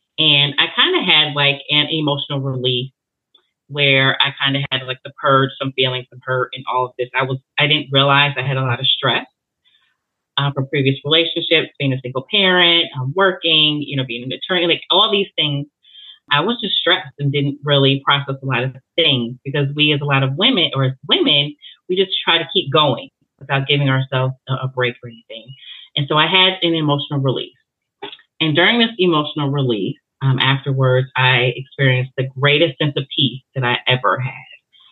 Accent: Connecticut, United States; moved away as an adult; now in Georgia, United States; So originally I am from Connecticut, but I moved to Georgia almost 30 years ago. So I am officially a peach.

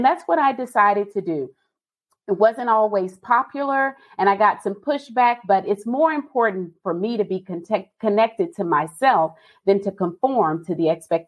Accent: Austin, Texas, United States; Austin, Texas, the city where they say keep Austin weird. I am the youngest of six kids.

